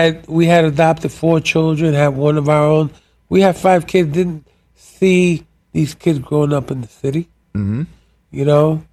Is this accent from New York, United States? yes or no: yes; New York City, New York, United States; also born or lived in Puerto Rico; now in Vermont, United States; I was born in Puerto Rico. Grew up in New York City.